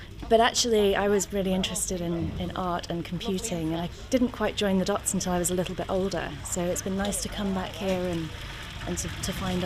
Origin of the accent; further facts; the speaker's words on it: Southport, North West England, United Kingdom; I'm originally from Southport, so I've recently come back here to start my business.